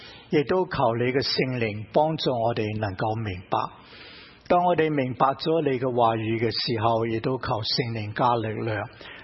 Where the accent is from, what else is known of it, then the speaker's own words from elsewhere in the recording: China; 这些是我们中国人的厨房里面是很难想象没有的